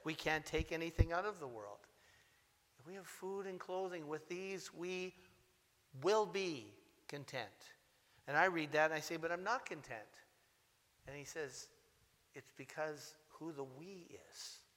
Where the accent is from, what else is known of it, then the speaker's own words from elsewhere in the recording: Thunder Bay, Ontario, Canada; also born or lived in Sault Ste. Marie; I'm from Thunder Bay, 10 years in ministry there, 6 years in Sault Ste. Marie, and another 5 years here.